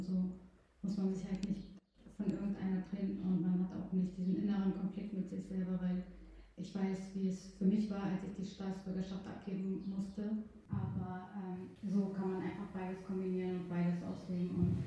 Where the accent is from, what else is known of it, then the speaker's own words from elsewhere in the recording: Germany; also born or lived in Kosovo; aber trotzdem ist Deutschland meine Heimat, zu der ich immer wieder zurückkommen würde